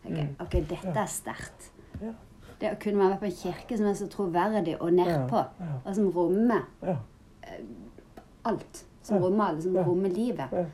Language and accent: Norwegian; Farsund, Agder, Norway; Så det er klart, da er jeg fra Farsund, og jeg har gått mye i kirka der.